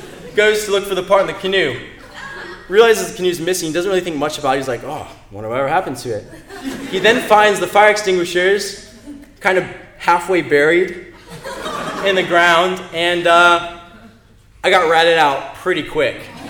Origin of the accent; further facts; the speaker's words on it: Smithfield, Virginia, United States; now in Australia; in this little town called Smithfield in Virginia in the United States. If you haven't figured out, I'm not from Australia yet. And on this property I grew up in, this log cabin in the woods